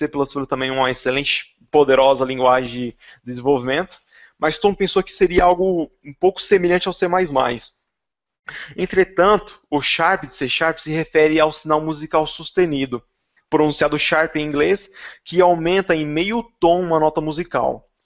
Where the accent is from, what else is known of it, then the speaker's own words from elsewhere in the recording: São Paulo, Brazil; now in Barueri, Brazil; Eu sou lá do interior de São Paulo, mas atualmente moro aqui em Barueri, então se eu falar porta, cor, não dê risada.